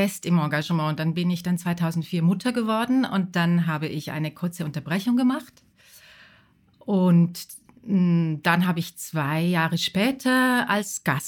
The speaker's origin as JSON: {"language": "German", "region": "Zurich", "country": "Switzerland", "said": "ein Verbindungssee zwischen meiner Heimat, der Schweiz und Deutschland."}